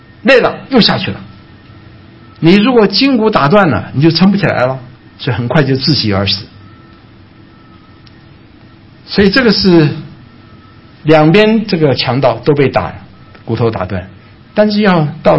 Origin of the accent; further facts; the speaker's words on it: China; 所以就有一个兵拿了一根长矛，我们中国人叫枪啊，对不对啊？